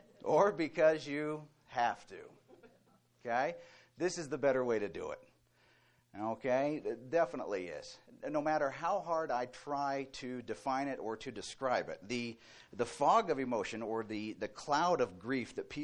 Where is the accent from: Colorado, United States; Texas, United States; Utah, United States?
Utah, United States; Ogden; Originally, I am from Ogden, Utah.